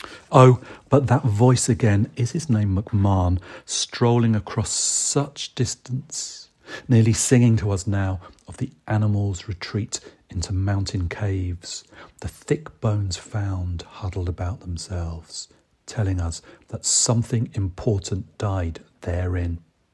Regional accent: England, United Kingdom; As well as being English, I'm also a little bit Irish.

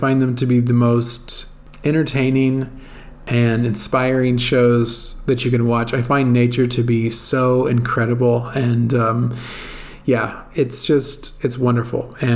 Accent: California, United States; When I grew up in California, there would be really, really foggy parts of the winter.

